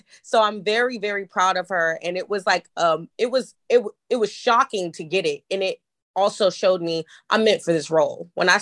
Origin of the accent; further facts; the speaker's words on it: Virginia Beach, Virginia, United States; I'm from Virginia Beach, Virginia. I'm from down the street from where Adrienne, you know, was in musical theater.